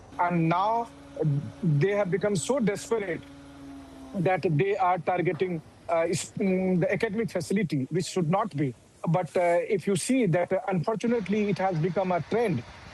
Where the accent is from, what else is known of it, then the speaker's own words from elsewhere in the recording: India; English is a second language; Since I have been to Lugansk many times, so definitely, as an Indian journalist, I feel that it's really very sad